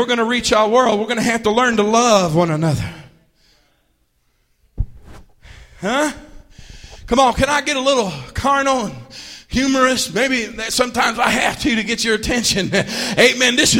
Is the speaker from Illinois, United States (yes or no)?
yes; Granite City, Illinois, United States; I grew up in Granite City. There was a lot of prejudice.